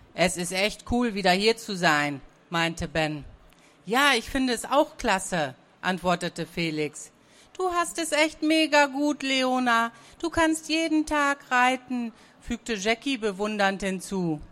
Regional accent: North Rhine-Westphalia, Germany; ich komme aus dem Münsterland.

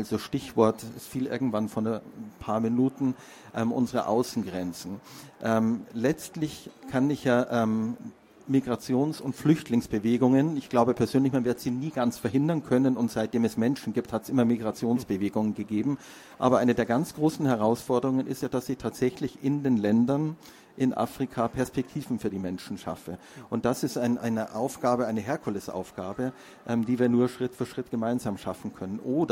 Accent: Bavaria, Germany; ich komme aus Bayern

